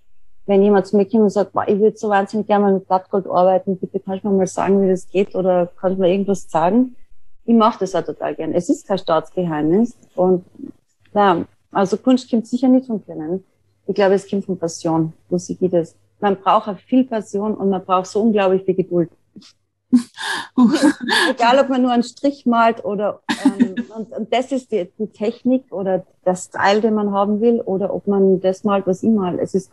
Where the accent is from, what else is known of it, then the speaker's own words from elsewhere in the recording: Austria; also born or lived in England; bei uns in Österreich. Und ich bin dann erst im Laufe der Zeit wieder zurückgekommen nach Österreich.